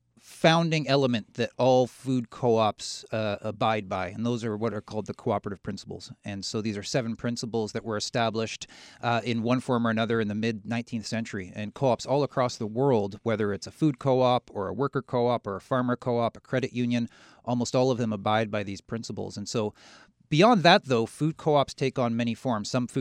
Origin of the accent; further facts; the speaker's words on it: Nelson, British Columbia, Canada; I'm from Nelson, British Columbia.